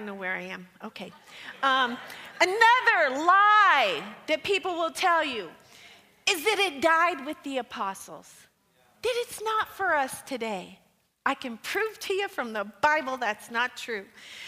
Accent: United States; born there; I thought just because I was born in America in a Christian country

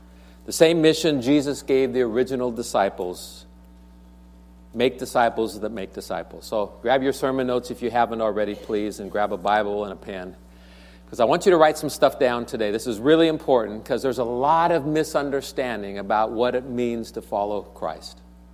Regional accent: Portland, United States; I enjoyed sports with him as a youngster growing up in Portland.

